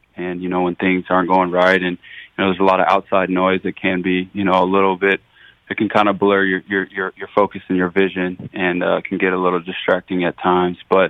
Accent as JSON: {"language": "English", "region": "Arizona", "country": "United States", "tie": "born or raised there", "said": "bringing me to Arizona, got to play for my hometown team."}